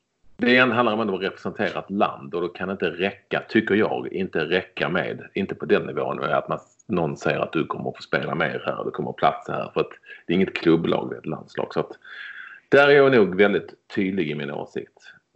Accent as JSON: {"language": "Swedish", "town": "Malmö", "region": "Skåne", "country": "Sweden", "tie": "born or raised there", "said": "när jag växte upp i Malmö så var det ju alla i min trappa på Gånglötsvägen 25 i stort sett var ju juggar eller jugoslaver"}